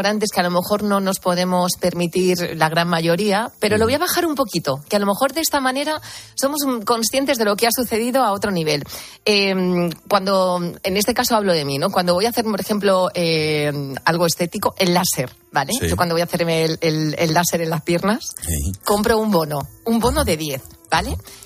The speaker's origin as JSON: {"language": "Spanish", "country": "Spain", "said": "Qué espabilados somos los españoles, ¿eh?"}